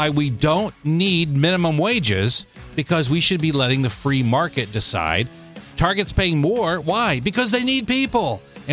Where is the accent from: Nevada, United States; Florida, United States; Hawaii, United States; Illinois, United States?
Illinois, United States; I grew up in Southern Illinois, and I had a … t-shirt in high school